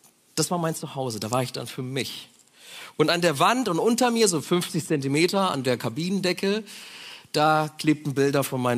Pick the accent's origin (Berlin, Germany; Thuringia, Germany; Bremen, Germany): Bremen, Germany; Ich bin behütet aufgewachsen in Bremen-Habenhausen, da ist die Welt noch in Ordnung.